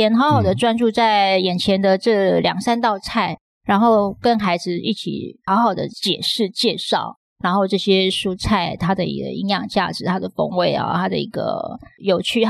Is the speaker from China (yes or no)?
no; Taiwan; 我是台湾人，我是海岛子民